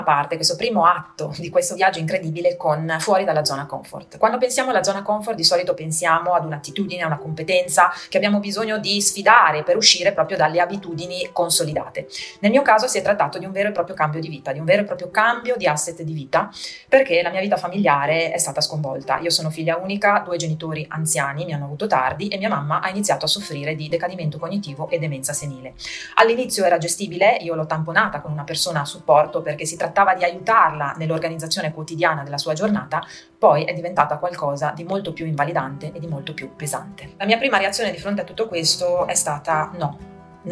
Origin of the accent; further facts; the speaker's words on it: Milan, Lombardy, Italy; also born or lived in Verona; dopo oltre 20 anni di vita veronese ritorno a Milano, nella mia città natale, riporto la residenza a Milano.